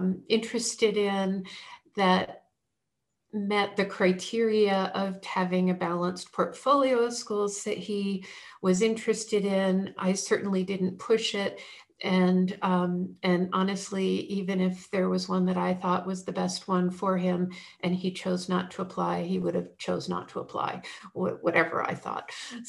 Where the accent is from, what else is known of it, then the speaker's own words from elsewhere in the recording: Vermont, United States; I grew up in Vermont. I used to go to the original Ben and Jerry's when I was in school at UVM.